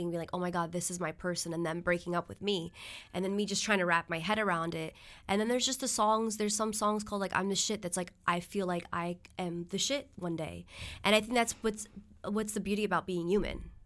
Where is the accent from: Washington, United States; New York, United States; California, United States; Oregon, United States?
New York, United States; New York City; I wanted to recreate that like energy of like how I grew up in New York City.